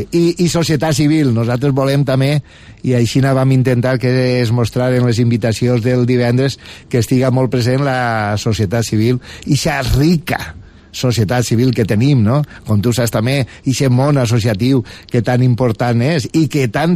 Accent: Suera, Valencian Community, Spain; jo ho veig en el meu poble, en Sueras

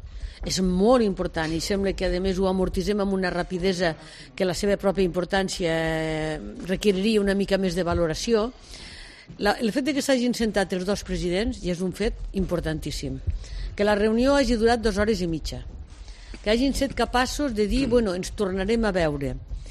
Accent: Bellloc d'Urgell, Catalonia, Spain; born there; now in Lleida, Spain; De Belllloc, nascuda a Belllloc d'Urgell, visco a Lleida des de fa molts anys, la qual cosa no m'impedeix dels dos llocs i soc sempre de Lleida. Lleida és casa meva.

